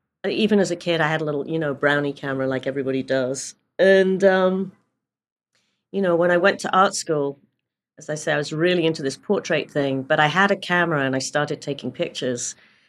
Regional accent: London, United Kingdom; Well, I grew up in London, in North London

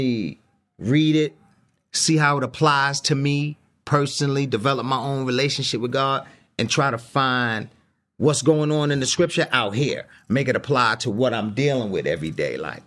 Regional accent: New York, United States; And see, here's the thing about growing up in New York, especially in the era and time when we did. You know, when I grew up, my older brothers, I'm the youngest

